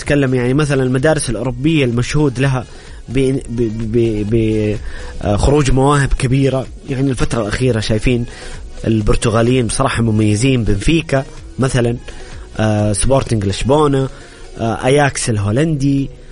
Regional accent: Saudi Arabia; أعتقد أن المعتركات الرياضية القادمة علينا كسعوديين كبيرة جدا

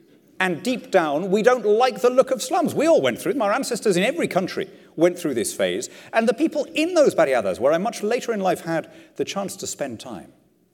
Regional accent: Lima, Peru; I grew up in Lima, in South America. And Lima, when I was a kid, was ringed by shantytowns, by slums. Barriadas, they were called, Las Barriadas de Lima.

